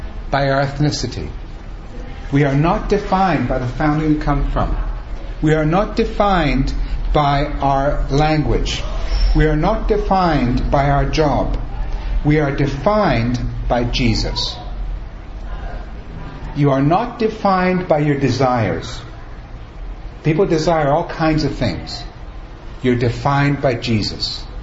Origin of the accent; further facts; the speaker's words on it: England, United Kingdom; also born or lived in Germany / Italy; I was born in Germany. I'm an American. Grew up in England. Lived in Italy for 10 years.